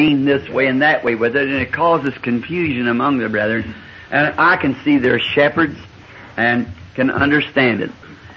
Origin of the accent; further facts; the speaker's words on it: Ireland; I'm an Irishman by birth, the first birth, a Jew by second